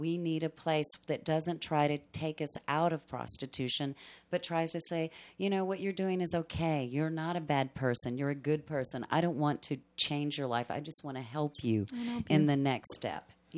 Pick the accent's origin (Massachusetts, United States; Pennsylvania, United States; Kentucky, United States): Kentucky, United States; I'm from Kentucky. I'm kind of a green girl.